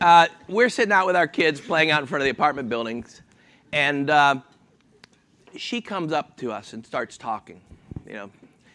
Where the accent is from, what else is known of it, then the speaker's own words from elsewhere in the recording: Miami, Florida, United States; now in Philadelphia, United States; I'm from Philadelphia. From Miami, but you know, I'm in Philadelphia now.